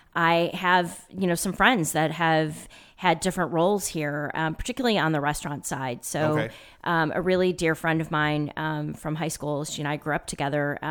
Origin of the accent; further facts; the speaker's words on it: Rocky River, Ohio, United States; I am. I grew up in Rocky River.